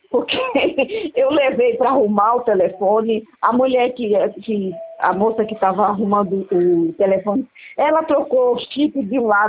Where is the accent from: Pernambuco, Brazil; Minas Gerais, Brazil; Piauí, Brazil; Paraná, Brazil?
Pernambuco, Brazil; also born or lived in São Paulo; sou daqui de Pernambuco, nasci aqui, mas morei 30 anos, 30 e poucos anos em São Paulo, né?